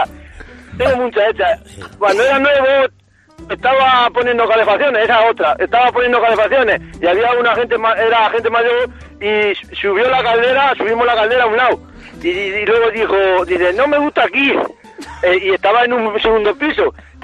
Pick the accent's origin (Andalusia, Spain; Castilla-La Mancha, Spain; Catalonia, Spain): Castilla-La Mancha, Spain; soy de La Mancha, por el de Ciudad Real.